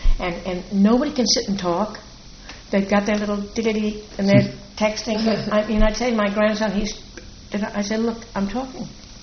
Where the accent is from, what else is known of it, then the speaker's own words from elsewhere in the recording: Georgia, United States; now in Fernandina Beach, United States; maybe it was because I was raised on Cumberland, which was a very unusual life